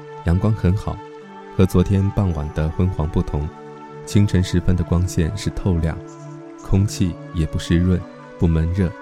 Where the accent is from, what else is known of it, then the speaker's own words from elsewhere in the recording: China; 他又用不是很流利的英语问我从哪里来，我刚说自己来自中国